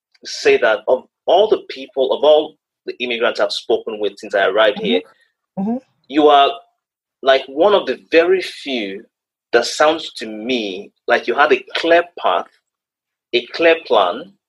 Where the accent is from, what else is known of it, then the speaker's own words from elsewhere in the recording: Nigeria; And that's because coming from where we came from Nigeria, where we've come from